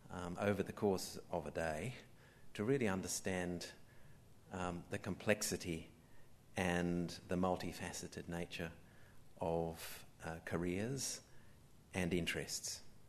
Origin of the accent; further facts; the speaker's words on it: England, United Kingdom; accent: English; now in Australia; I guess I've retained some of my English accent and I haven't retained my English passport. We are both thorough Australianists through and through